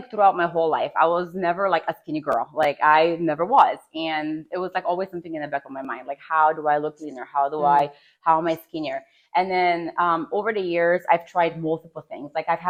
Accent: Poland; now in United States; I was born and raised in Poland, obviously.

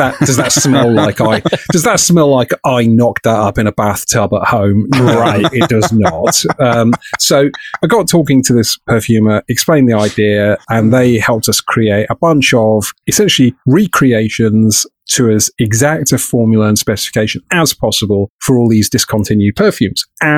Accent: United Kingdom; I'm British.

